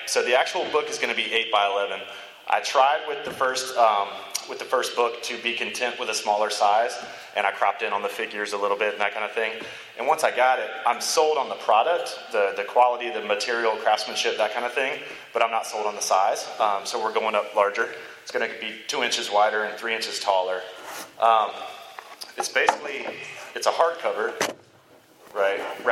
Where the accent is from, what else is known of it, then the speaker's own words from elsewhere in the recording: North Carolina, United States; I picked my Cam Newton because I'm from North Carolina.